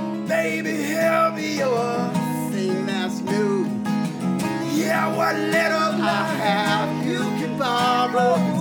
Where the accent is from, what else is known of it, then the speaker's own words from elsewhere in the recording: Gainesville, Florida, United States; That's how we grew up down, you know, we're from Gainesville, Florida.